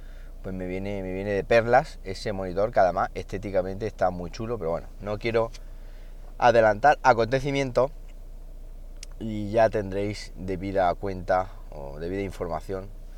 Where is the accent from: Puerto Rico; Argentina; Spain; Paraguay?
Spain; Andalusia; Ya sabéis que yo soy de la Sierra de Segura, de allí de Jaén.